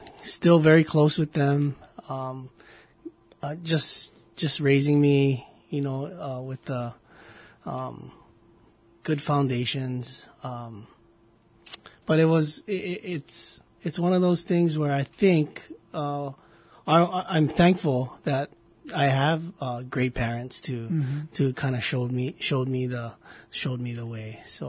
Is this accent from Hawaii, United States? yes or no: yes; Mililani, Hawaii, United States; Grew up in old Mililani town, down central Oahu, years ago, but it's of course, since then, grown to a booming town. But yeah, back then, it was an up and coming and just actually newly developed town.